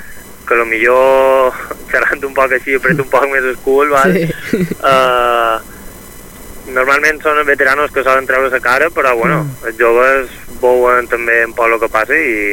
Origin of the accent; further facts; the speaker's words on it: Esporles, Balearic Islands, Spain; No, jo soc d'Esporles.